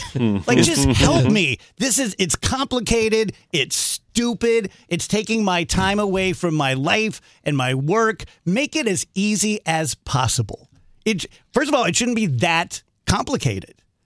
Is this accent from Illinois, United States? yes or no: yes; South Roxana, Illinois, United States; I'm from South Roxana, baby.